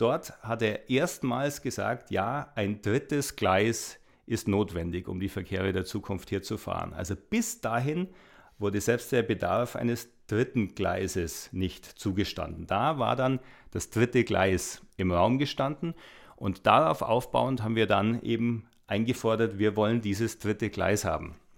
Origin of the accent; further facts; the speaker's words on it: Neusäß, Bavaria, Germany; Ich bin 1996 in den Stadtrat der Stadt Neuses, meine Heimatstadt, gewählt worden.